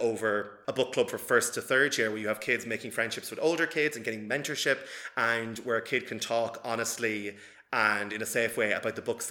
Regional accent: Cavan, Ulster, Ireland; there was none of that when I was growing up in Cavan.

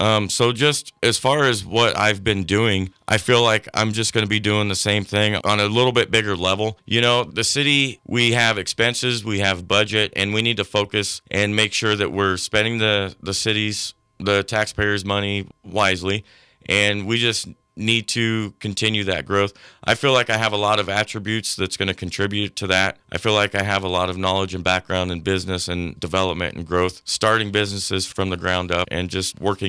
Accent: North Platte, Nebraska, United States; I was born and raised in North Platte. Just across the street from where I was raised is where I live now. I grew up in a small business here in North Platte.

